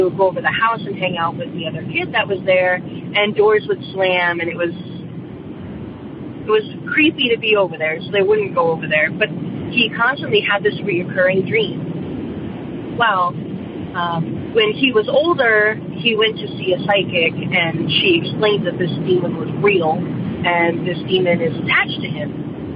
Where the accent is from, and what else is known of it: Rhode Island, United States; born or raised there; now in Connecticut, United States